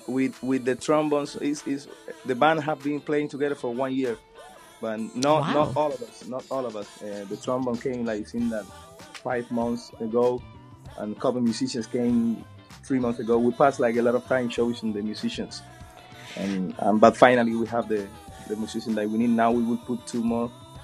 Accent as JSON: {"language": "English", "region": "Pinar del Río", "country": "Cuba", "tie": "born or raised there", "said": "So, but we say that in Pinar del Río, my hometown."}